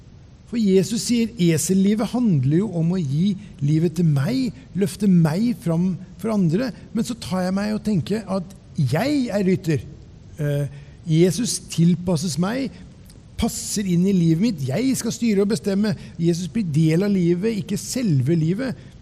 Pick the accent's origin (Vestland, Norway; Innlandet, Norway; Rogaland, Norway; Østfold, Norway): Østfold, Norway; Ørje; jeg kom hjem, satt meg på kne i stua hjemme i Ørje